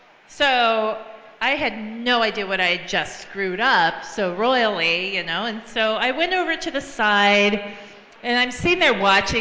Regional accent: Japan; moved away; I grew up in Japan.

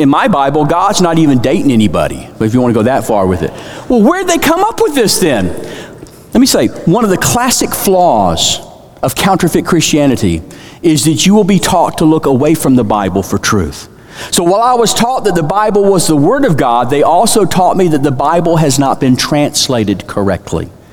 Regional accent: Jacksonville, Florida, United States; Now, I live in Texas. I have for many years since 1980, but I'm from Florida. I'm Floridian. I'm from Jacksonville.

